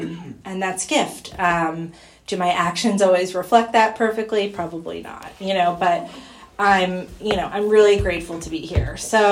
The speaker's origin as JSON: {"language": "English", "town": "Wayland", "region": "Massachusetts", "country": "United States", "tie": "born or raised there", "said": "So I grew up in Wayland, Massachusetts, pretty close to here."}